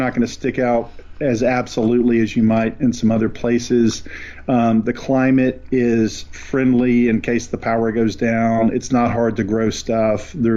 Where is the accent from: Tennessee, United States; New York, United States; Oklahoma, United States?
Tennessee, United States; accent: mountain accent; when I go home, to where I grew up in East Tennessee, it feels comfortable. I know their accent, that sort of mountain accent